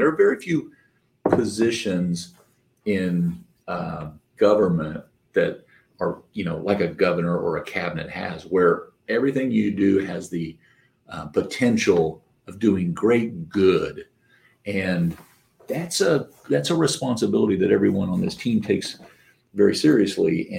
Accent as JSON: {"language": "English", "town": "Claremont", "region": "Indiana", "country": "United States", "tie": "born or raised there", "said": "we're Hoosiers. We all come, born and raised in Claremont, Indiana"}